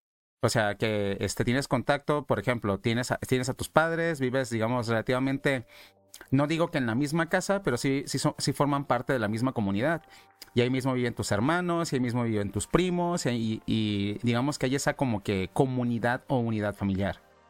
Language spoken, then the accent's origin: Spanish; Mexico; Mira, no es que en México, por ejemplo, o sea, en mi país no exista problemas de gente que se droga.